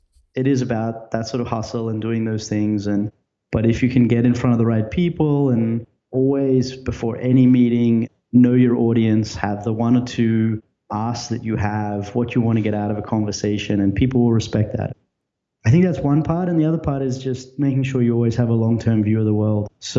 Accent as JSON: {"language": "English", "town": "Brisbane", "region": "Queensland", "country": "Australia", "tie": "born or raised there", "said": "so I grew up in Brisbane, Australia"}